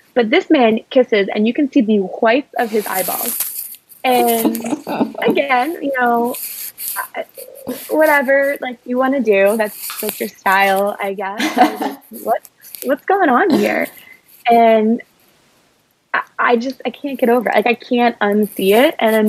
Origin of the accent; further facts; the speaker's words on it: Northeast, United States; Like, maybe I've heard it in passing, but I'm from the Northeast and like, I've never heard anyone use that seriously.